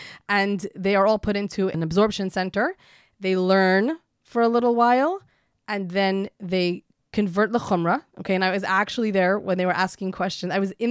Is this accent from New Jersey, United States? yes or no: yes; Lakewood, New Jersey, United States; I promise you, I grew up in Lakewood, New Jersey, even though your Lakewood is very different than my Lakewood.